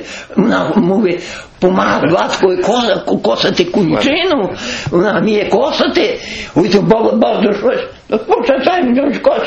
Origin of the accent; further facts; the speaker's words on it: Ulucz, Subcarpathian Voivodeship, Poland; moved away; My z Ulucza to zabrali, tylko bydło.